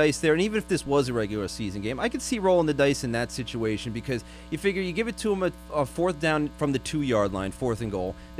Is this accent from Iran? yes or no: no; Philadelphia, Pennsylvania, United States; My hometown, Philly.